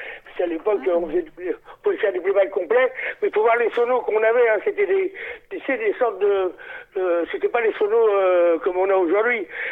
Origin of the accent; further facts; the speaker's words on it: Maisons-Alfort, Île-de-France, France; Et moi, j'ai créé dans ma petite, dans ma ville où j'ai grandi, à Maison-Alfort, j'ai créé ce qu'on appelait une section.